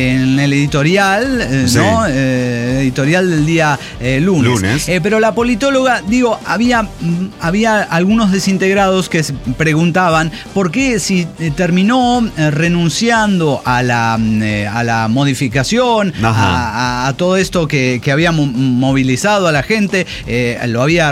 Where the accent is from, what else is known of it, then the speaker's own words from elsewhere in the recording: Puebla, Mexico; de Puebla, México.